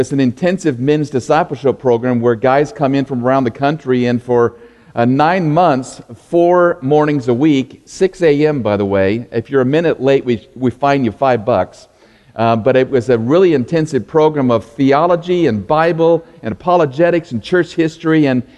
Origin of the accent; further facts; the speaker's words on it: California, United States; now in Denton, United States; I came from Southern California on a jazz trombone scholarship to UNT.